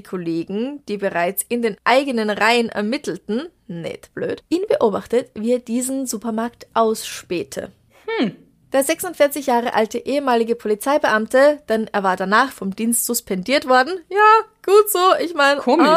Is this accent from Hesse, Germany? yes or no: no; Papenburg, Lower Saxony, Germany; born there; Der Fall ereignete sich in meiner Geburtsstadt Papenburg und der Umgebung drumherum.